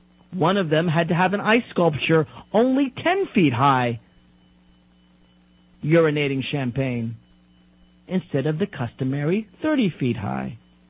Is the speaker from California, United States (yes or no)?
no; Tennessee, United States; Bob Corker's home state of Tennessee and my home state of Tennessee